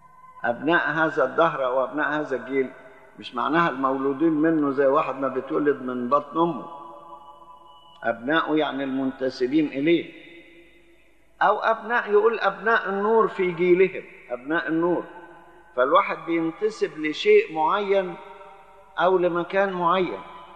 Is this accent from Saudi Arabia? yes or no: no; Upper Egypt, Egypt; لزمن قريب عندنا في الصعيد كنا بالشكل ده